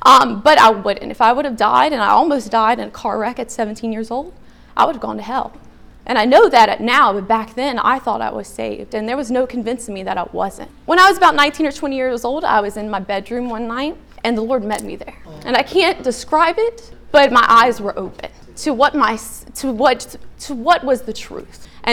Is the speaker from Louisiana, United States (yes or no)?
yes; Baton Rouge, Louisiana, United States; I grew up in Baton Rouge, in that area.